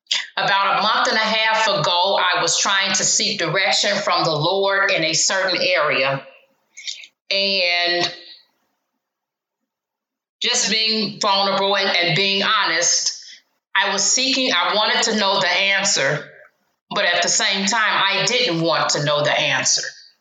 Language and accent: English; Chicago, Illinois, United States; there's a song that I used to sing when I was growing up in the Baptist church in Chicago.